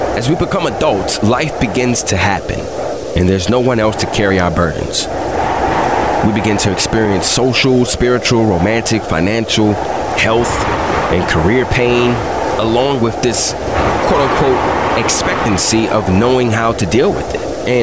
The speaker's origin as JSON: {"language": "English", "town": "Bowie", "region": "Maryland", "country": "United States", "tie": "born or raised there", "also_born_or_lived": "Buffalo", "moved": "yes", "said": "I was just a few months away from making the move from my hometown of Bowie, Maryland to Buffalo, New York."}